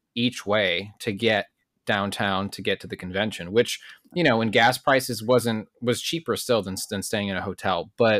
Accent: Illinois, United States; I've driven through snow a lot growing up in Illinois. It snowed all the time.

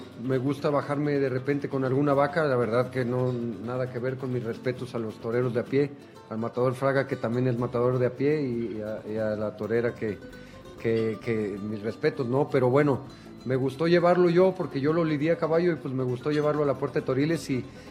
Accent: Mexico; born there; pero yo nací en México y he toreado siempre el toro mexicano.

